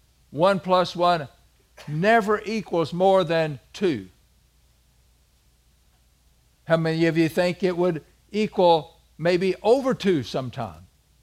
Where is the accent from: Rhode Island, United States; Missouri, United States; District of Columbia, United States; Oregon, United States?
Missouri, United States; You know, I grew up in South Missouri, you know that. And I mean, we were down in the hills.